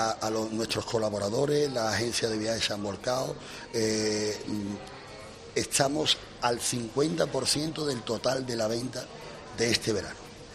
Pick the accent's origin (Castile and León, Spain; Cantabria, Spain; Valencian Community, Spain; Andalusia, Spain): Andalusia, Spain; Seville; now in Matalascañas, Spain; aunque soy de Sevilla, pero llevo toda la vida aquí. Aquí se han criado mis hijos.